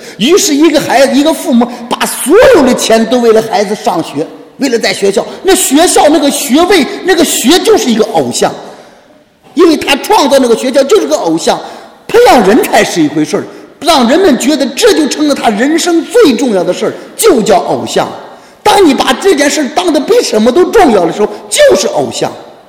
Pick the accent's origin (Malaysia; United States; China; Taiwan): China; 我们中国人的美国梦不是也不算附魔？